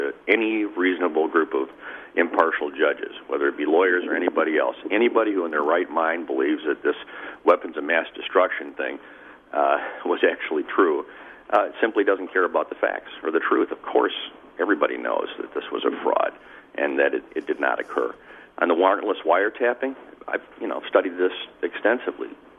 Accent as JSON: {"language": "English", "town": "Janesville", "region": "Wisconsin", "country": "United States", "said": "You know, I'm from Janesville, Wisconsin."}